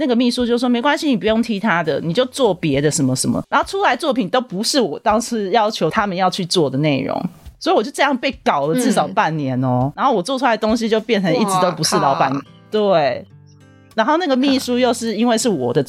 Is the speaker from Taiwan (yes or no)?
yes; Taipei, Taiwan; 那我是台北人，你把我调到屏东厂等于变相逼你走